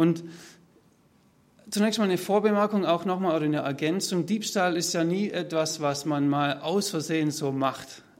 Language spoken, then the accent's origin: German; Baden-Württemberg, Germany; accent: Swabian; Jetzt bin ich Schwabe. Ihr wisst, dass ich da manchmal einen schwäbischen Begriff mit reinbringe.